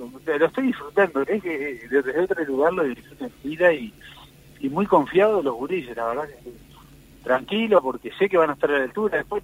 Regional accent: Uruguay; nosotros como críticos uruguayos

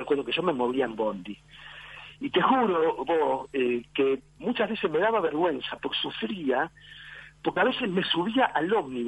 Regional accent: Parque del Plata, Canelones, Uruguay; Sí, yo fui criado en Parque del Plata, no importa. De grande tuve 2 años, o casi 3, viviendo en Parque del Plata.

